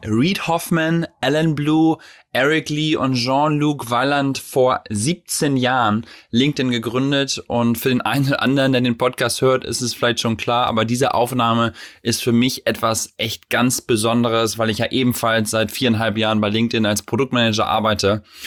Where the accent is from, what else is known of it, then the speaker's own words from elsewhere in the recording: Vechta, Lower Saxony, Germany; meine Eltern sind in Hamburg geboren, da bin ich in Vechta groß geworden, das ist sozusagen zwischen Bremen und Osnabrück.